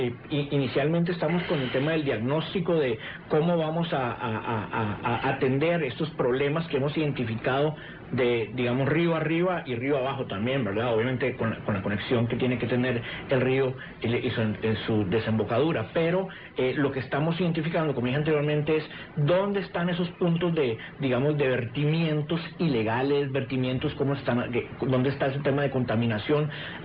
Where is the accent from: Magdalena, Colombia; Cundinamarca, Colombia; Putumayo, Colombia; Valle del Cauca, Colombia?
Valle del Cauca, Colombia; Cali; also born or lived in Costa Rica; soy recolombiano, siento recolombiano, me sé todas las estrofas del himno nacional, soy recaleño, estudié aquí en el Colegio Bermans